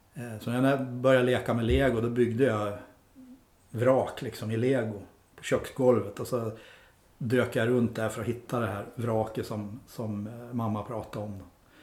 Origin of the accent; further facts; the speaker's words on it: Skutskär, Uppsala County, Sweden; Jag är uppvuxen i Skutskär och farsan var fabriksarbetare och morsan jobbade som hemsamarit. Så uppvuxen under enkla förhållanden.